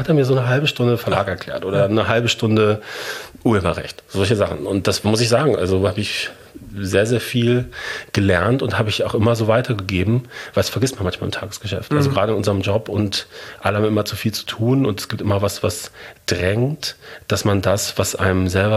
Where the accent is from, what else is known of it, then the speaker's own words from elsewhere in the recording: North Rhine-Westphalia, Germany; ich komme aus dem Ruhrgebiet